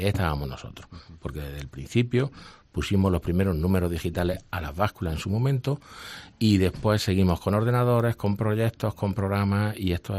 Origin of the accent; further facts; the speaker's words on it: Úbeda, Andalusia, Spain; aproximadamente hace unos 10 años, que fue cuando nos trasladamos a Úbeda, porque yo soy de Úbeda